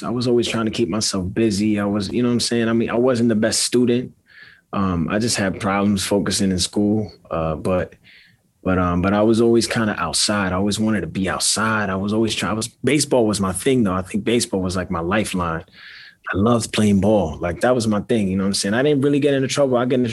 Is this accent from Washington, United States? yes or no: no; Brooklyn, New York, United States; Yeah, I grew up in Bushwick with my mom and my two siblings, my older brother and my younger sister. Predominantly Latino neighborhood, Puerto Ricans, Dominicans, Mexicans. It was what we call barrio.